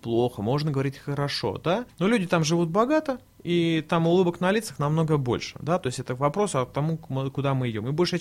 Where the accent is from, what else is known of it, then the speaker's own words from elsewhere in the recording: Tomsk, Tomsk Oblast, Russia; now in Moscow, Russia; Все, естественно, я вот из Томска, да. Когда я в Томске жил, мы все смотрели, а как в Москве?